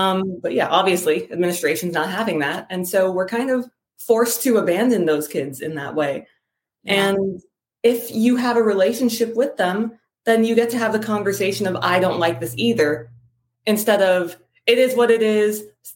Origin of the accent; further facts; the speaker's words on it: Miami, Florida, United States; also born or lived in Dubai, United Arab Emirates / Saudi Arabia; I was born in Dubai. Then we moved here to Miami, where my mom is from. Then I went to public school here.